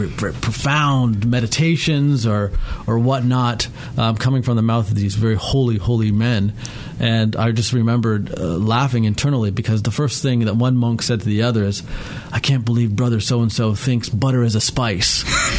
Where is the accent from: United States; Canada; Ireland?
Canada; So, you know, I grew up in Canada.